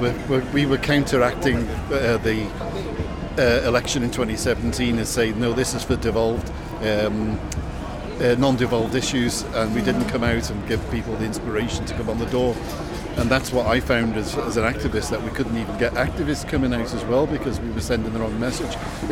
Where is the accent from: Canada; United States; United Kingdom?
United Kingdom; England; now in Scotland; One thing that's close to home for me as an English Scot for Yes is to get the message to the hundreds of thousands of English who've made Scotland home